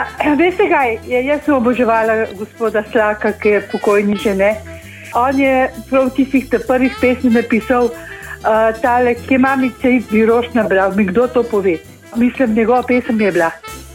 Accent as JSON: {"language": "Slovenian", "town": "Rakitna", "region": "Inner Carniola", "country": "Slovenia", "tie": "born or raised there", "lives_now": "Ljubljana, Slovenia", "said": "iz Ljubljane, doma pa iz Notranjska, Rakitna."}